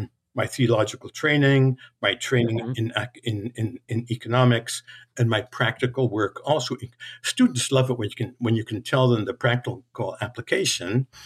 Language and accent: English; Toronto, Ontario, Canada; also born or lived in The Hague, Netherlands; We emigrated to Toronto. I was five from The Hague, from the Netherlands. and I was schooled there and so forth.